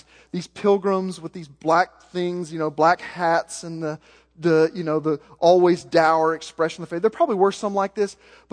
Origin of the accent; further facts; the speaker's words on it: Southern United States, United States; I grew up in the Bible Belt, just like you. I'm just like most of y'all. Grew up in churchianity.